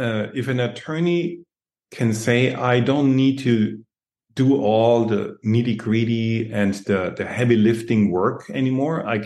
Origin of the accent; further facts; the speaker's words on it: Germany; now in United States; 15 years ago, when I came from Europe, Germany, to the US